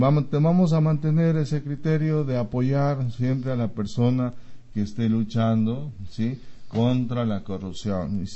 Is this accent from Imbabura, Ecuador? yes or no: no; Pastaza, Ecuador; Bueno, yo llevo toda una vida aquí en Pastaza. Soy de aquí de Pastaza